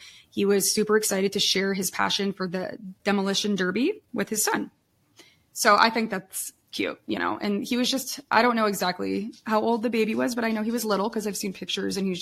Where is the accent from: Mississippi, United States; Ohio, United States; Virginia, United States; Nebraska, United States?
Nebraska, United States; Gering; I'm actually from Gearing, but they are closely connected.